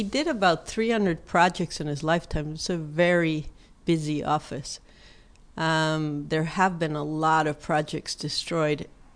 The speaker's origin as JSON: {"language": "English", "region": "Mexico City", "country": "Mexico", "tie": "born or raised there", "moved": "as an adult", "lives_now": "United States", "said": "I'm from Mexico City. I grew up in Mexico City, and then I went to college in the U.S., in the Northeast at Smith, and in Atlanta at Atlanta College of Art and at Georgia Tech. And then I lived in San Francisco"}